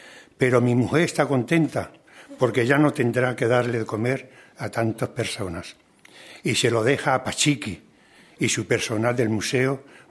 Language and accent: Spanish; Cáceres, Extremadura, Spain; yo solo he intentado hacer el bien por Cáceres, trabajar por mi tierra